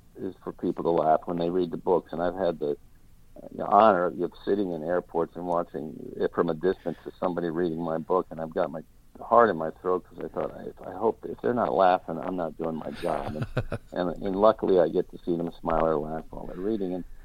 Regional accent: Fort Lauderdale, Florida, United States; But I grew up in Lauderdale

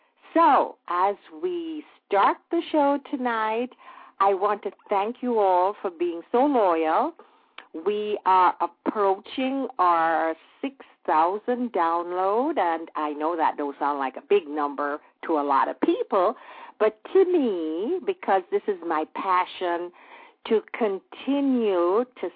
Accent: Jamaica; what we're going to be talking about is what we remember about growing up in Jamaica when it was New Year's Eve night.

